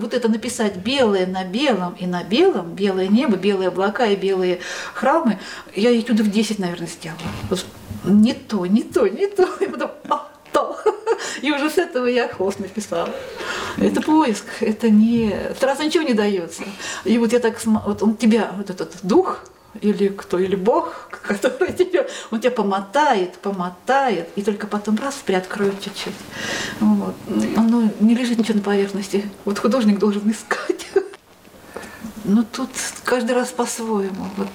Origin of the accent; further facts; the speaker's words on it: Leninsk-Kuznetsky, Kemerovo Oblast, Russia; Я из Ленинска. Вот. Кто ленинский, знает наши пейзажи.